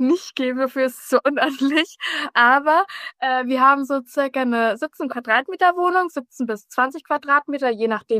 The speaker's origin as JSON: {"language": "German", "town": "Munich", "region": "Bavaria", "country": "Germany", "tie": "born or raised there"}